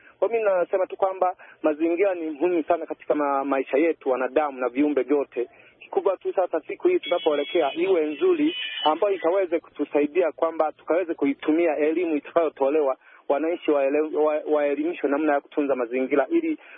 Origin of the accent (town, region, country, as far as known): Tanzania